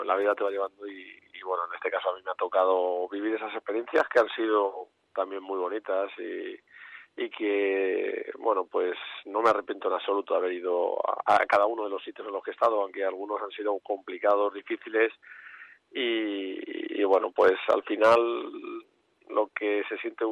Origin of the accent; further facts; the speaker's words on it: Parla, Community of Madrid, Spain; now in Pinto, Spain; hace 2 años me mudé de Parla a Pinto, pero es la ciudad de mi corazón porque he vivido toda la vida allí